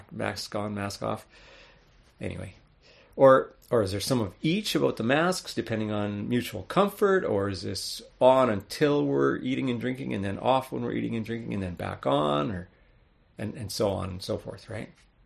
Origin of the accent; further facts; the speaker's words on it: Canada; And hey, we're Canadian, so we're pretty good at saying we're sorry, right?